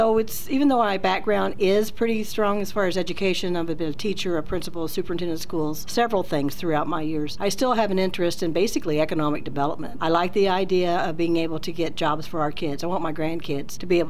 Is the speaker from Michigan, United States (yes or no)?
no; Missouri, United States; I'm from Ozark County, Missouri.